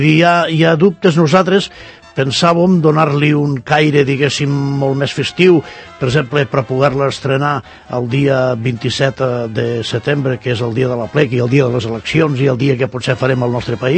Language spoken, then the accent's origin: Catalan; Lleida, Catalonia, Spain; now in Sant Cugat, Spain; jo no sóc d'aquí a Sant Cugat, sóc de Lleida. Però, evidentment, Sant Cugat és el meu segon poble